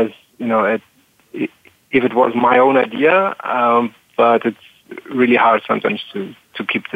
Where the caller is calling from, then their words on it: Cologne, North Rhine-Westphalia, Germany; I'm calling from Cologne today.